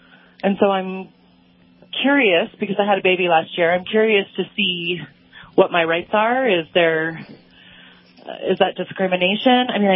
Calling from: Utah, United States; I'm calling from Utah.

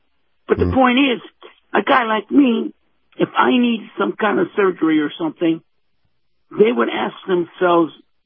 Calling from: Bradenton, Florida, United States; in Bradenton.

